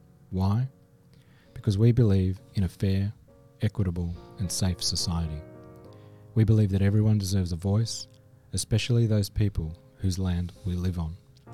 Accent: Melbourne, Victoria, Australia; born there; Even though I'm a Melbournian, I'm Australian, I'm born here.

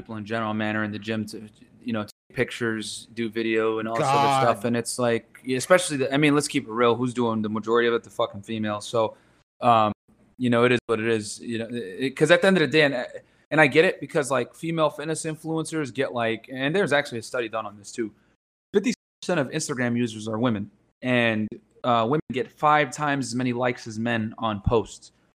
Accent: Connecticut, United States; now in Miami, United States; I'm originally from Connecticut.

